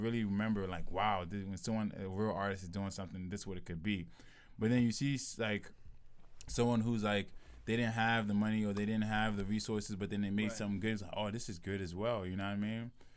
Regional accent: United States; I was born in America, was born and raised in America, but I have a strong, like, I have a Nigerian name

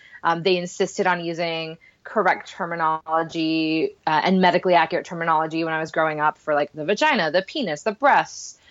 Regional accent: Puerto Rico; English is a second language; I grew up in Puerto Rico, so that wasn't our first language

